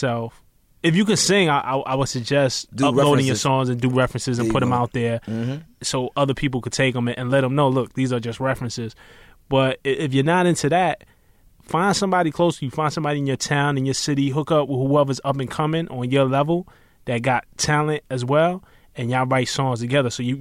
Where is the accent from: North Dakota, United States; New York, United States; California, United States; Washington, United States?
New York, United States; Brooklyn; I'm from Brooklyn, so it's like